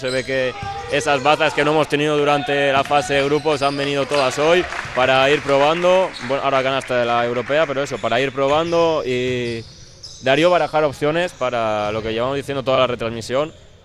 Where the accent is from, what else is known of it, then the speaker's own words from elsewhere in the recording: Valencian Community, Spain; tota pedra fa marge, se dice en mi pueblo, en valenciano.